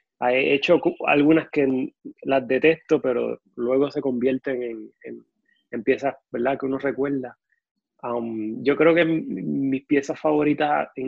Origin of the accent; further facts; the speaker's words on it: Isabela, Puerto Rico; mi niñez en Isabela. Yo soy Isabela